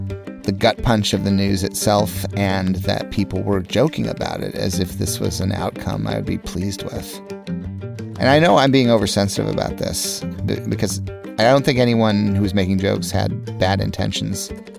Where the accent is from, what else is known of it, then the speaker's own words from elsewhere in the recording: Jefferson City, Missouri, United States; also born or lived in New York; I figured it would be just as easy to take a 2-hour bus ride back to my hometown to stay with my parents in Jefferson City, Missouri.